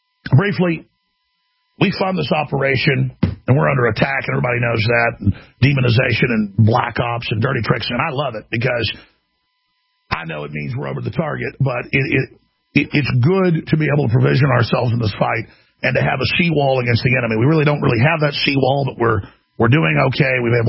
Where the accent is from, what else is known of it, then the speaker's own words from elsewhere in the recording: Dallas, Texas, United States; I grew up in Dallas seeing tornadoes every year. We lived on a hill over a lake